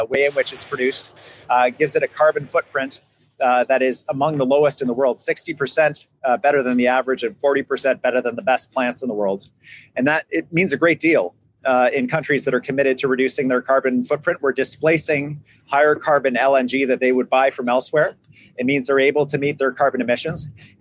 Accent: British Columbia, Canada; we're standing strong as British Columbians

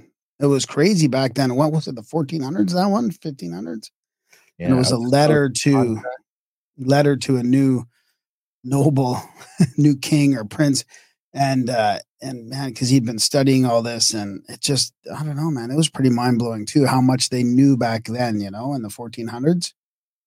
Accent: Vancouver, British Columbia, Canada; now in Saskatchewan, Canada; I grew up in Vancouver. Actually, Vancouver kind of took me down. So now I'm living in a small town in the middle of Saskatchewan

